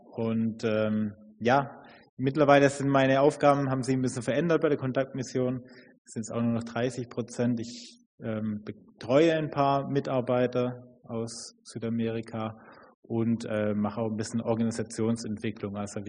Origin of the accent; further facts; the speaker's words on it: Kleinsachsenheim, Baden-Württemberg, Germany; aber ich komme schon hier von der Gegend. Also ich komme aus Kleinsachsenheim ursprünglich.